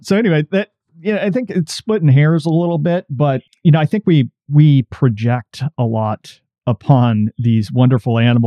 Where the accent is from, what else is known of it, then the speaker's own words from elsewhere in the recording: Oregon, United States; I come from the Northwest originally, Oregon.